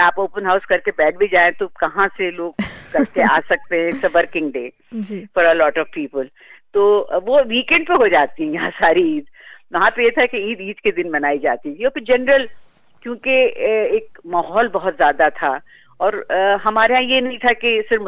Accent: Aligarh, Uttar Pradesh, India; तो मुझे याद है बचपन में मैं तो अलीगढ़ में थी तो वहाँ तो सुबह से जो एक रात से चांद रात से एक हंगामा शुरू हो जाता था

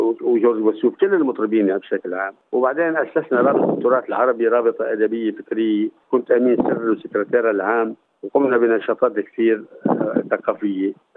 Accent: Sweida, As-Suwayda Governorate, Syria; born there; الحقيقة أنا خلقت بالسويداء، مدينة السويداء، ببيت كل تواضع، ببيت علم وثقافي وتربية وطنية، وكل أجدادنا استشهدوا بالثورات العربية دفاعا عن سوريا الحرة

